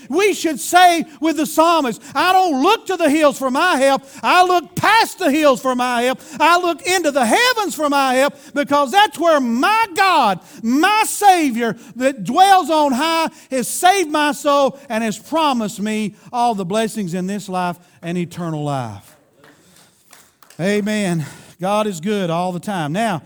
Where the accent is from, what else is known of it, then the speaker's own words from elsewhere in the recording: Kentucky, United States; I'm from Kentucky, for those of you that don't know it out there, that's why I said that.